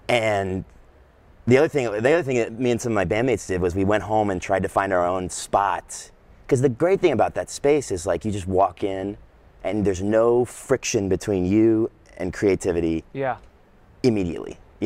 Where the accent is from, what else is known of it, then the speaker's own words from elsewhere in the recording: Austin, Texas, United States; I'm from Austin. I've always been there.